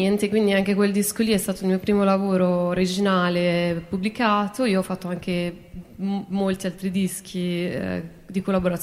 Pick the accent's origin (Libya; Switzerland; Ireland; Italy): Italy; Milan, Lombardy; noi siamo di Milano, tra l'altro, più o meno